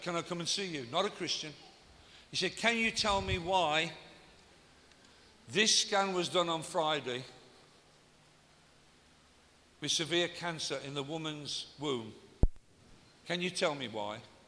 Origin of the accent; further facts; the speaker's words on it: England, United Kingdom; Why have I come all the way from England?